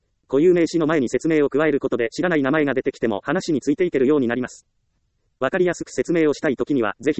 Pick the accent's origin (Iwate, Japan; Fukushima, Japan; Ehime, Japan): Ehime, Japan; 私は愛媛県出身ですから、みかんで有名なことを知っていますが